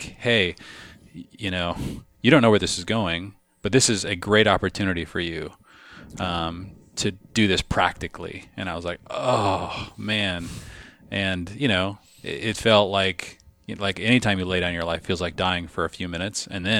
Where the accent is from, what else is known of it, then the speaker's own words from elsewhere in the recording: Pacific Northwest, United States; growing up in the Northwest, just kind of while grunge was sort of coming out of Seattle and just a lot of things were being deconstructed.